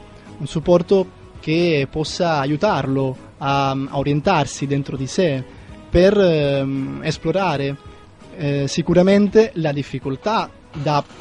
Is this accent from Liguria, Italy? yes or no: no; Sicily, Italy; Poi da Roma mi sono spostato a Milano, mi sono tornato comunque in Sicilia, perché non so se si è capito dall'inflessione della mia voce, ecco, non sono lombardo